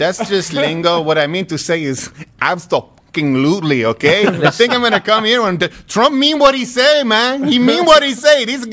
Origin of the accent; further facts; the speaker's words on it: Canada; I was raised in Canada.